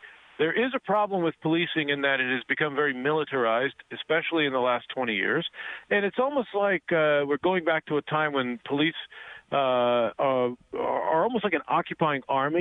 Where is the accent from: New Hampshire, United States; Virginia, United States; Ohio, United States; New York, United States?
New Hampshire, United States; now in Connecticut, United States; until I moved to Connecticut, because I grew up in New Hampshire where it was live free or die.